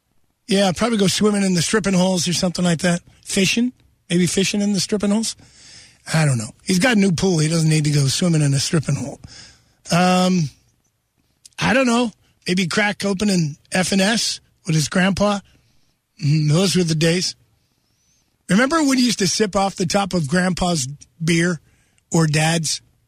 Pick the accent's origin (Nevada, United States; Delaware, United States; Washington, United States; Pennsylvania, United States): Pennsylvania, United States; Wilkes-Barre; I grew up in Wilkes-Barre.